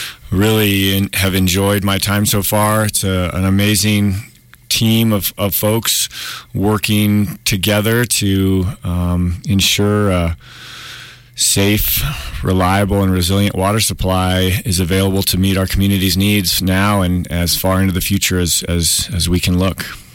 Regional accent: Santa Fe, New Mexico, United States; So I grew up here in Santa Fe, left after high school and went off to college.

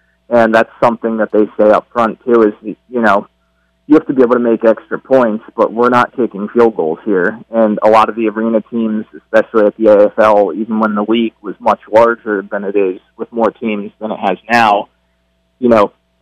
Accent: Cherry Hill, New Jersey, United States; also born or lived in Philadelphia; now in Salt Lake City, United States; I moved to Salt Lake City in February from where I grew up in Cherry Hill, New Jersey. You know, I was living in Philadelphia at the time, but took this new job out there.

